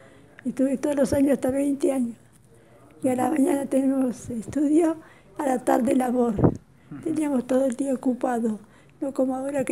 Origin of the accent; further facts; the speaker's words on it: Trelew, Chubut, Argentina; now in Rawson, Argentina; Yo nací en Trelew, con mis padres italianos, y de Italia. Y estuve hasta que me casé en Trelew. Después pasé acá a Rawson. Tengo 73 años de casada.